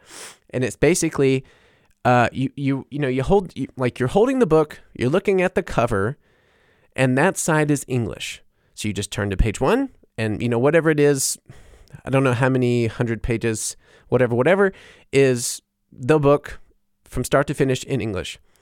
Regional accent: Mississippi, United States; born or raised there; moved away as an adult; also born or lived in New Orleans; now in Germany

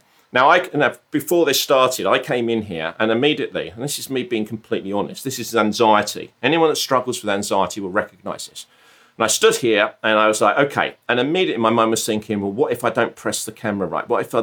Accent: Brighton, South East England, United Kingdom; And we always used to joke, and I'm from Brighton, and down south, good old Southern. I lived in Brighton.

